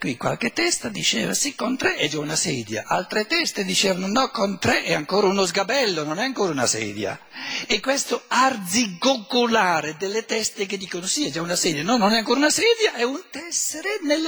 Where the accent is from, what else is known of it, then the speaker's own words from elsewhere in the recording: Germany; Italian is a second language; Siccome io vengo dalla Germania mi devo rinfrescare un po' l'italiano.